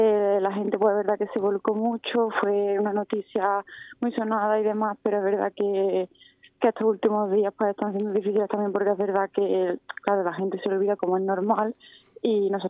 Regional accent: Puente Genil, Andalusia, Spain; Somos de Puente Genil, sí.

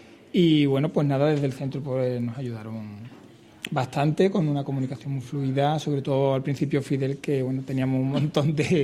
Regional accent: Seville, Andalusia, Spain; also born or lived in Albacete; Buenas tardes, bueno, soy de Sevilla.

